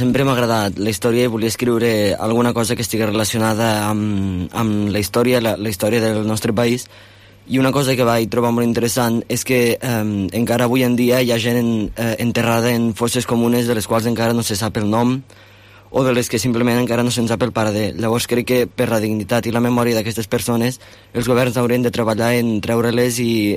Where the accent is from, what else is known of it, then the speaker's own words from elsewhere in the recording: Corbins, Catalonia, Spain; Sí, del meu poble.